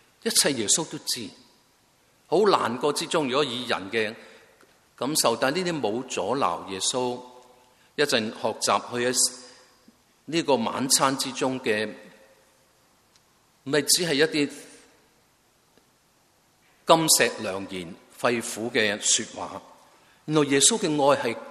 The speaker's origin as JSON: {"language": "Chinese", "country": "China", "said": "我们中国人 很多时讲话一些点都好"}